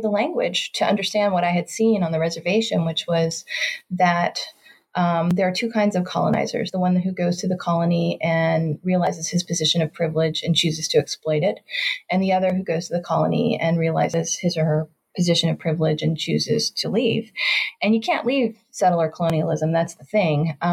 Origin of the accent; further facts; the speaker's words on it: Kentucky, United States; Growing up in Kentucky, I talk about this in my book.